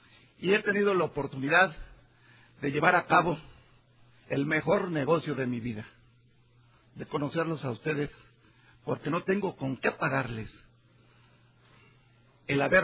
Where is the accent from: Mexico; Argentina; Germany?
Mexico; Mexico City; soy alcohólico y vengo de la Ciudad de México.